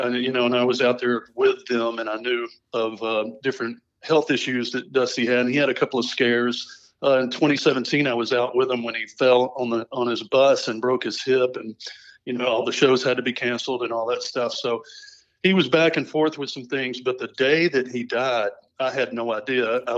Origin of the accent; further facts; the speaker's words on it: Alabama, United States; I'm a son of the Deep South. You know, I grew up in Alabama and lived there for at least half my life.